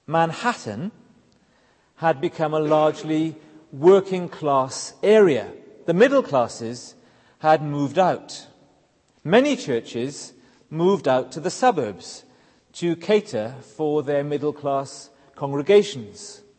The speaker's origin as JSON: {"language": "English", "region": "Wales", "country": "United Kingdom", "tie": "born or raised there", "said": "Growing up in South Wales, we were nurtured on talk of revivals."}